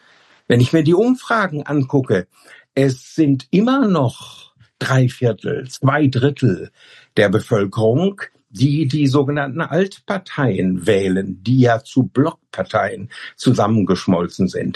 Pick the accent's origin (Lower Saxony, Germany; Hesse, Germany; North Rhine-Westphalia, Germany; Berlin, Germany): Lower Saxony, Germany; Hameln; Oder der Bundespräsident nimmt sich das Beispiel aus meiner Heimat an der Weser, nämlich den Rattenfänger von Hameln.